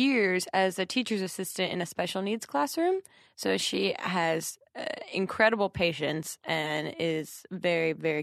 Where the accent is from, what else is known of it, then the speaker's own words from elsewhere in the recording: New Jersey, United States; No, I'm from South Jersey, and in South Jersey, it's, I guess, more of a Philadelphia type of accent than the Long Island, like, talk